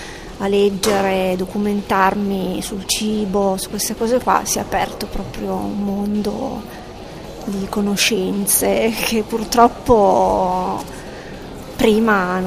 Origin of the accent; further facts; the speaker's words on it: Vercelli, Piedmont, Italy; Siamo di Vercelli